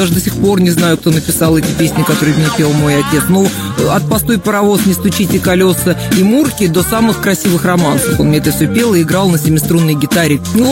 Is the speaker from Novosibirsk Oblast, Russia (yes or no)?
no; Krasnodar Krai, Russia; очень люблю свою родину Кубань. Я обожаю город, в котором родились все мои предки и по отцовской, и по материнской линии.